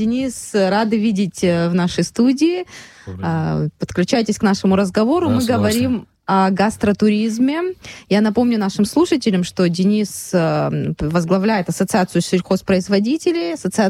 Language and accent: Russian; Lykhny, Abkhazia, Georgia; Вот в моем родном селе тоже чай выращивали, в селе Лыхны.